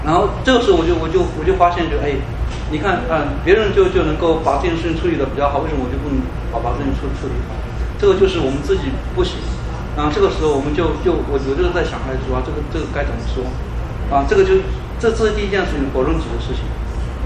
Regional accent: China

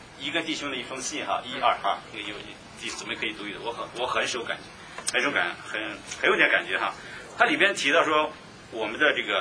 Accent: Shanxi, China; 我是山西人哈，我小时候就是吃面长大

